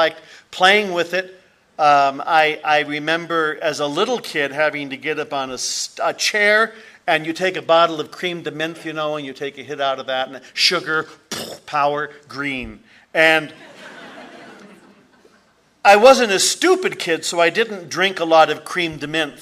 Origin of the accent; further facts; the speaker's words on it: San Jose, California, United States; I grew up in San Jose and got my driver's license when I was 16